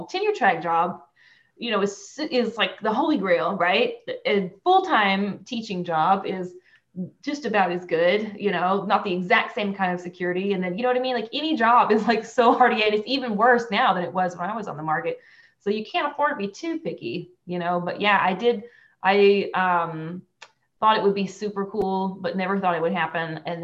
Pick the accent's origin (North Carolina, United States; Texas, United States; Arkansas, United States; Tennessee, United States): Arkansas, United States; I'm originally from Conway County.